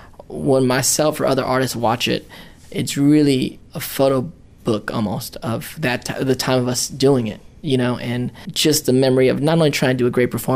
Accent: United States; I did a movie called The Debut where I played Filipino for the first time and I'm Filipino American. So that was really important to me to kind of like help lend a voice to my community.

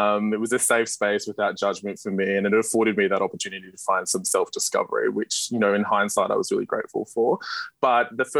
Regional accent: Childers, Queensland, Australia; So I actually grew up in the little country town of Childers, which is about 3.5 hours north of Brisbane.

